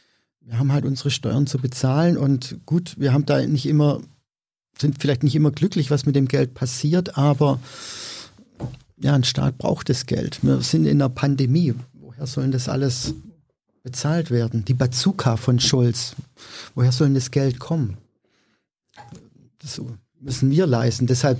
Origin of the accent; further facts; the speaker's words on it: Baden-Württemberg, Germany; Ich bin Schwabe, also ich kenne mich aus mit Sparen.